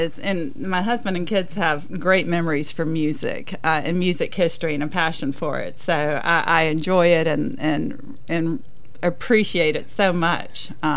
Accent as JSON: {"language": "English", "town": "West Monroe", "region": "Louisiana", "country": "United States", "tie": "born or raised there", "lives_now": "Illinois, United States", "said": "that's what got us to Illinois, because I'm born and raised in Monroe, West Monroe, Louisiana."}